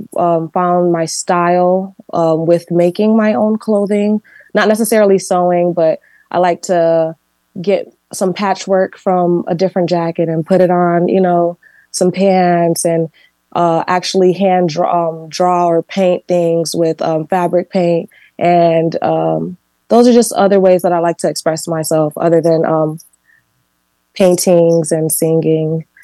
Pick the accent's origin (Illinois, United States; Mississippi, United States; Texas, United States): Illinois, United States; Chicago; I actually was born here. I was born in Chicago.